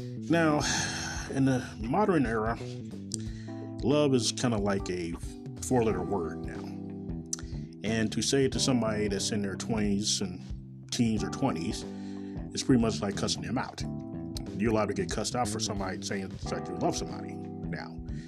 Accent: Kansas City, Missouri, United States; Coming live and right from Kansas City, Missouri, my hometown.

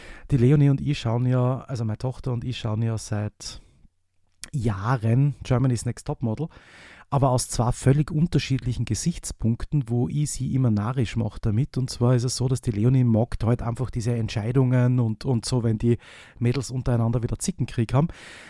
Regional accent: Austria; Also alles das, wo man schon als Österreicher so ein bisschen mitreden kann

